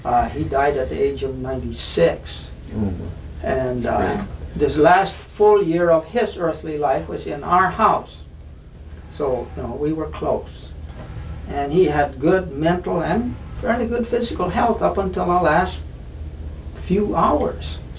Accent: Minnesota, United States; If you're from the Midwest, where I was born and raised, and I was 13 years old, I'm leaving traditional Minnesota country Lutheranism.

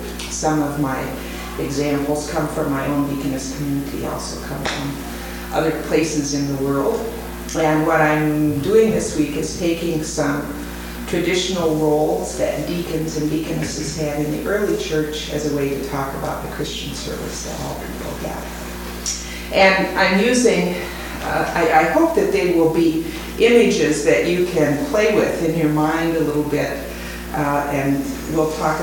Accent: Valparaiso, Indiana, United States; I am from Valparaiso, Indiana.

